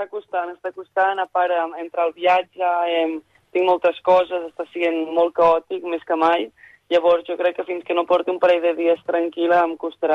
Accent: Catalonia, Spain; soc d'allà, m'he criat a Catalunya

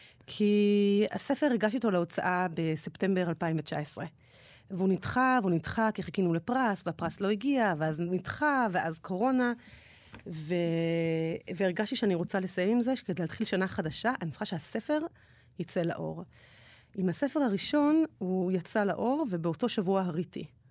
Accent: Ra'anana, Central District, Israel; now in Jerusalem, Israel; אני מגיעה מירושלים, גדלתי ברעננה, אני בת 46, אני נשואה, יש לי 3 בנות, ומאז הלימודים, הגעתי לאוניברסיטה העברית ללמוד ספרות ופילוסופיה, ונשארתי בירושלים, למעט 3 שנים שהייתי בשליחות בלונדון.

